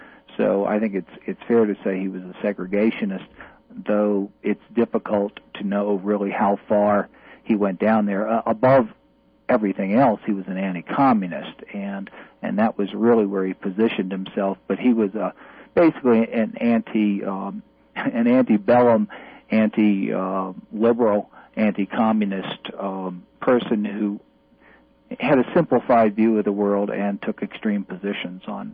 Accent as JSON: {"language": "English", "town": "New Orleans", "region": "Louisiana", "country": "United States", "said": "Well, first of all, I'm from New Orleans, which maybe is obvious at this point, but we haven't really stated it."}